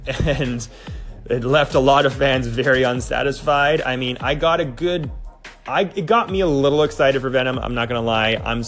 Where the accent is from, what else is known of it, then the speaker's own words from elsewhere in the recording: Vancouver, British Columbia, Canada; This filmed in my hometown of Vancouver.